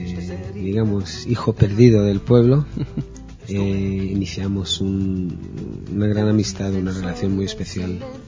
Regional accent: Israel; Spanish is a second language; Mi madre es de Palestina, yo soy de Israel.

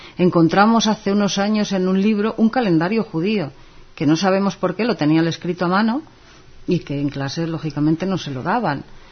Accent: Ponferrada, Castile and León, Spain; born there; En el sitio donde yo nací, en Ponferrada, de la provincia de León

